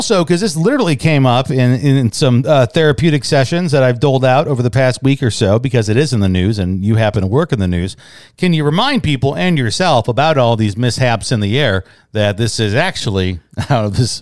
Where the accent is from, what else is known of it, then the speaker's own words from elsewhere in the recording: Chicago, Illinois, United States; And I literally, when I mean I grew up in Midway Airport, get out your Apple Map or Google Map and have fun and look it up and pinch in. My neighborhood is across the street, a city street.